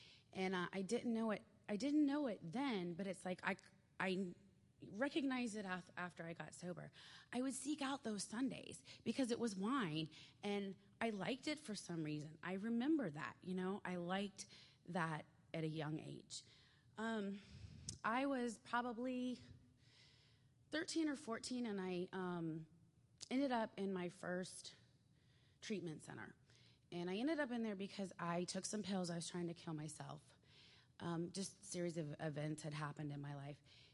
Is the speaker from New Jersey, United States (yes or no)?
no; Florida, United States; Okay, I was born and raised in Florida.